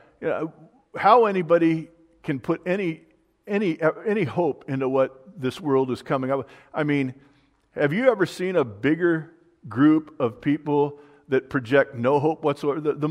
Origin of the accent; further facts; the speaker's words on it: California, United States; Listen, the Americans, the American English, we've ruined every language there is. I'm from California.